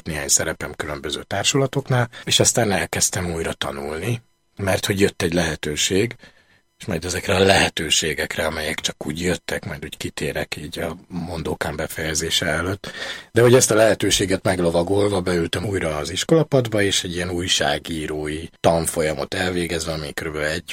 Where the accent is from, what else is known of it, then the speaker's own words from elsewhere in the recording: Kocsola, Tolna, Hungary; now in Budapest, Hungary; Tolna megye, egy kis falu mellett, Dombovár mellett egy kis falu, Kocsola, körülbelül 1500-an laknak ott, vagy legalábbis amikor eljöttem, akkor annyian laktak. Egy dolgos, hétköznapi cigány családban, a falu közepén, végén, szélén, a faluban. Ott nőttem fel